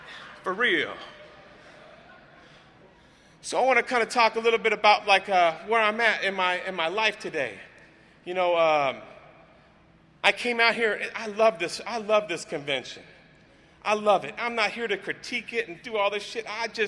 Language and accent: English; California, United States; I'm from California, right?